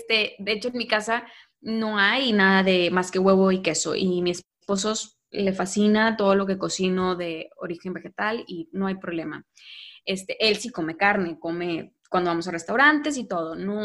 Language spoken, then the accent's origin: Spanish; Nuevo León, Mexico; se fue dando de forma natural, digo, como persona regia, donde hay carnes asadas, pues, seguido.